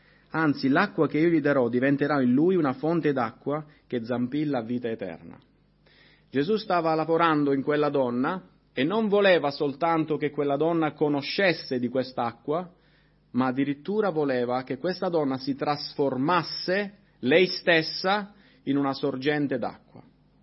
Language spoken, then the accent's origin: Italian; Sicily, Italy; La Samaria si trova un po' come il sud Italia. Io vengo dalla Sicilia e so cosa vuol dire andare a mezzogiorno sotto il sole.